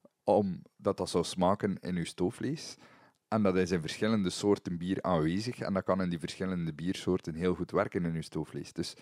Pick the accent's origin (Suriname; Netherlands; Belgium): Belgium; Ja, maar ik wil maar zeggen, ook bij ons zijn er zo een aantal klassiekers die... essentieel zijn voor onze Belgische keuken.